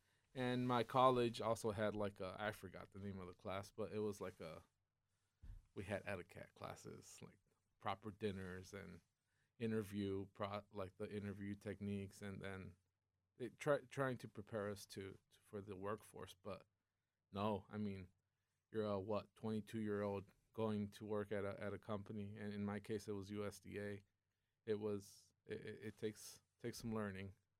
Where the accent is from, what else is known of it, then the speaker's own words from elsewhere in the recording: Rio Hondo, Texas, United States; I'm originally from Rio Hondo, Texas.